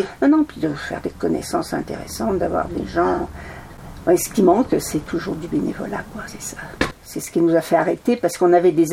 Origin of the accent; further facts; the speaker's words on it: Île-de-France, France; born there; Oui, parisienne. Je suis née en Seine-et-Marne